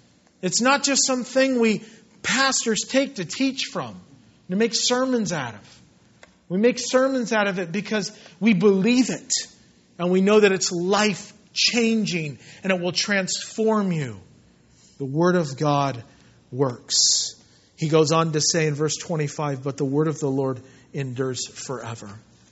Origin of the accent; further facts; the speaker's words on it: Yorba Linda, California, United States; I was born and raised in Yorba Linda. And we used to have a lot of fields and a lot of hills back in, you know, the 70s.